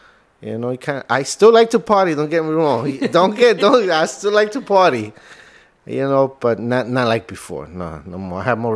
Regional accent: Honduras; now in New York City, United States; I'm from Honduras. I've been, you could say, most of my life here in New York City, Manhattan. I've always been a Washington Heights gentleman.

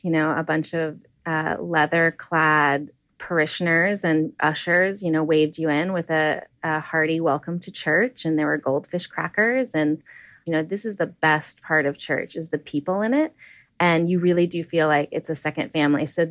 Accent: New York, United States; I'm from New York, and I'm a reporter at NBC News.

